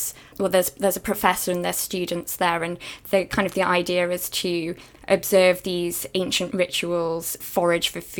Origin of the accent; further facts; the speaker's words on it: North East England, United Kingdom; which I was brought up in Northumberland and those are few and far between